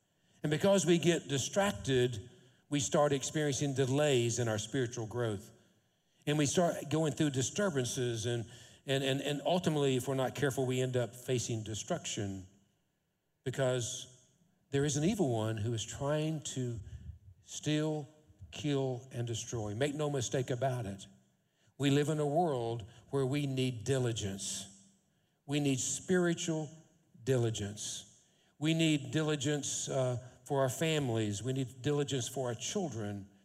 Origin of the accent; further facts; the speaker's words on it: United States; And you're trying to be disturbed politely as an American